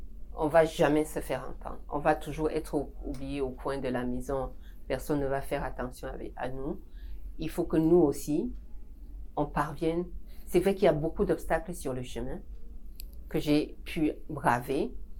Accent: Cameroon; also born or lived in Congo; je suis camerounaise, je viens du Congo.

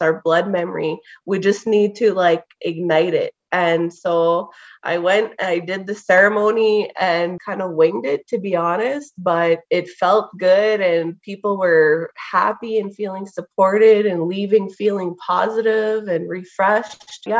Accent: Temiskaming First Nation, Quebec, Canada; I'm from Temiskaming First Nation, and I'm Bear and Loon Clan.

